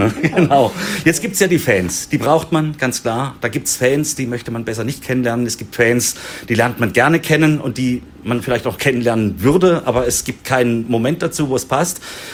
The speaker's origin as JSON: {"language": "German", "town": "Offenburg", "region": "Baden-Württemberg", "country": "Germany", "said": "weil ich komme aus Offenburg"}